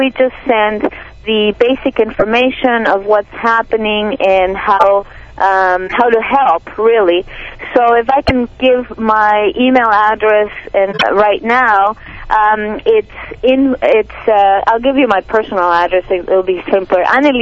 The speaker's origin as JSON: {"language": "English", "region": "Lima", "country": "Peru", "first_language": "Spanish", "second_language": "English", "moved": "yes", "lives_now": "Canada", "said": "When I got to this country, and I come from Lima, Peru, so my native tongue is Spanish"}